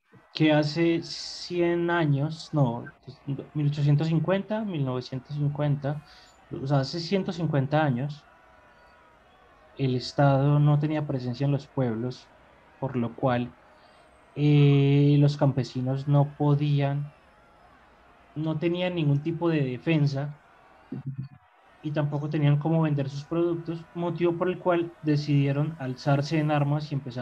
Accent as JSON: {"language": "Spanish", "country": "Colombia", "said": "algo que realmente nos representa a nosotros como colombianos"}